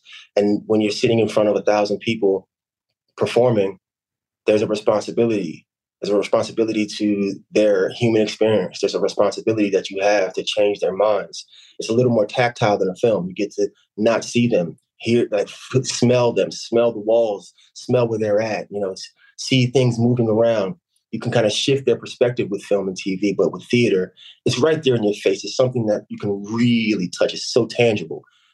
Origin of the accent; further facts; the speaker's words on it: Camden, New Jersey, United States; I'm from Camden, New Jersey.